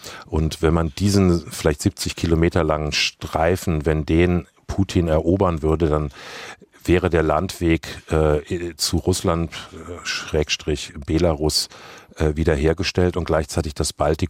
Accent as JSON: {"language": "German", "region": "West Germany", "country": "Germany", "tie": "born there", "said": "in meiner Generation, ich bin jetzt 60, ich bin im Westen geboren"}